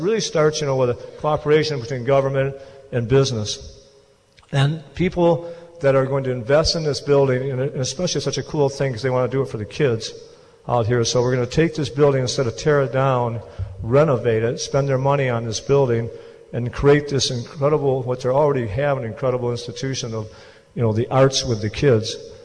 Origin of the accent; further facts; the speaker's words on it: Jackson, United States; I always lived in the city when I was a kid. We never moved outside the city. And I've been in Jackson my whole life.